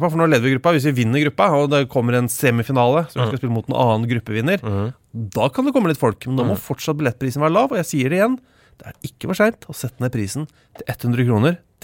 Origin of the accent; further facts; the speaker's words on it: Oslo, Norway; for en familie fra østkanten av Oslo, som kanskje ikke har så mye penger der jeg kommer fra